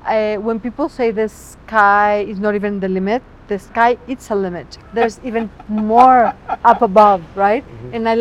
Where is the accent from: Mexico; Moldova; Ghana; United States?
Mexico; also born or lived in Vancouver, Canada; So I grew up in Mexico, lived my whole life in Mexico, but always hungry for travel.